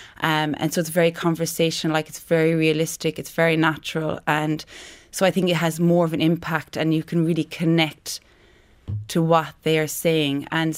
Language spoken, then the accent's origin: English; Ireland; it's the culture we have as Irish people and the thinking that we have